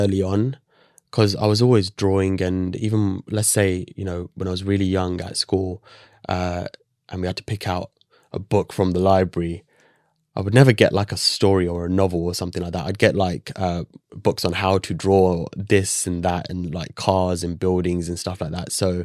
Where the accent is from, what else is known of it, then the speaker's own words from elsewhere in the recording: Barking, London, United Kingdom; I was born and bred in Barking.